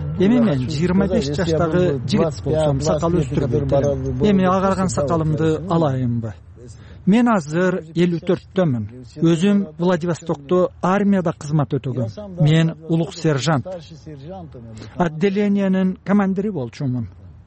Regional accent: Bishkek, Kyrgyzstan; Мен Бишкектенмин десем, сенин мекенин Кыргызстан деп жооп берди.

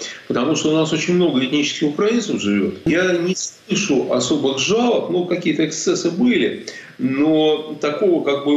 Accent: Saint Petersburg, Russia; Ну, я же вырос в Питере, и у меня вся семья моего отца – это блокадники.

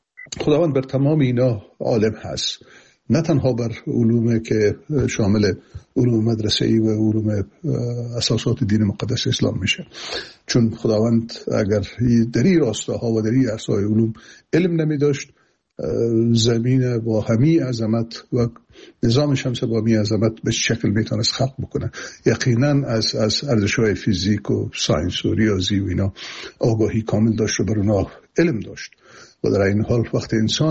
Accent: Afghanistan; من به عنوان یک مسلمان، به عنوان یک افغان تعلیم یافته و تحصیل کرده

